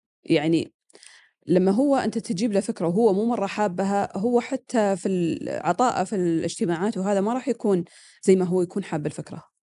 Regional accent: Saudi Arabia; برامج إحنا عندنا في السعودية أو في أمريكا عندك مواد

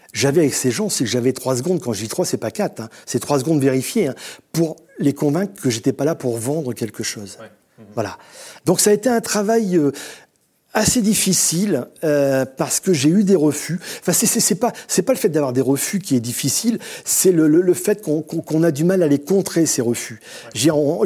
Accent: Boulogne-sur-Mer, Hauts-de-France, France; je suis originaire de Boulogne-sur-Mer

